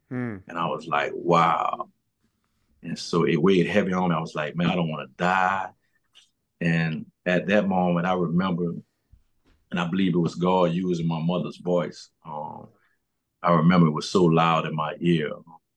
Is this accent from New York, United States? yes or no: no; New Orleans, Louisiana, United States; Well, I come from New Orleans, Louisiana. Grew up in a very, very poverty-stricken area.